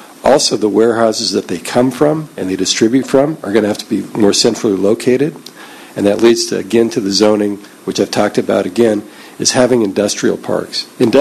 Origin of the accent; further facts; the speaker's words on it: Martinez, California, United States; I'm from Martinez.